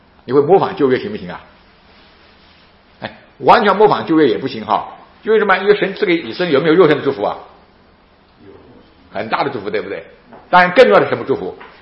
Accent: China; 我们是中国人，我们以前中国人什么？我要向往北京天安门

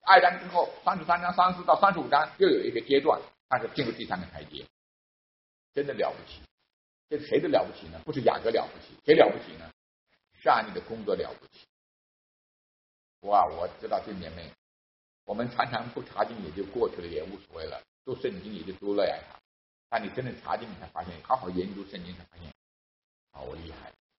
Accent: China; 那我是大陆人嘛，那我肯定要服侍这些中国来的留学生嘛。

